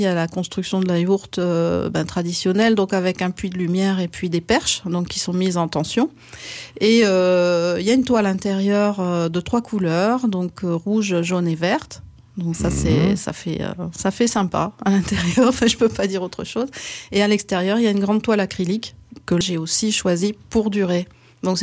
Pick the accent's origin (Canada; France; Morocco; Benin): France; Hauts-de-France; Je pars dans le Nord parce que c'est ma région natale, et je l'aime beaucoup.